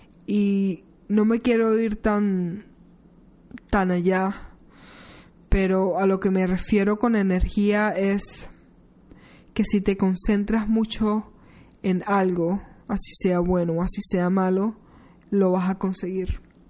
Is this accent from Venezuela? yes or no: yes; Venezuela; me crié yo, en Venezuela. Siempre ha sido una cultura un poco cerrada